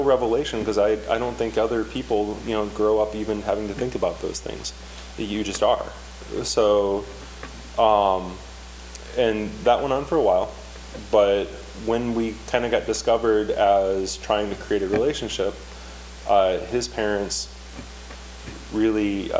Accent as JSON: {"language": "English", "town": "Gary", "region": "Indiana", "country": "United States", "tie": "born or raised there", "said": "I grew up just outside Gary, Indiana. I was born in the late 70s."}